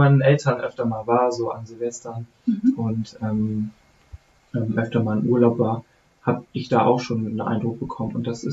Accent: Falkenburg, Germany; meine Heimat ist Falkenburg, da wo ich halt herkomme. Da bin ich 18, 19, 20 Jahre aufgewachsen

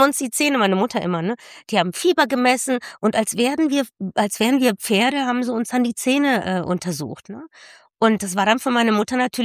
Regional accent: Germany; Also ich bin dann natürlich in Deutschland geboren, Kindergarten, Grundschule, Gymnasium, aber wir sind immer nach Spanien in den Osterferien, Sommerferien, Weihnachtsferien.

